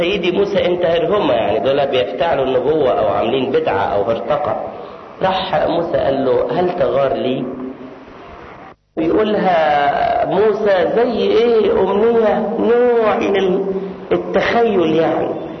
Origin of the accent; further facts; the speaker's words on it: Egypt; او مع الشبان، ما انا مصري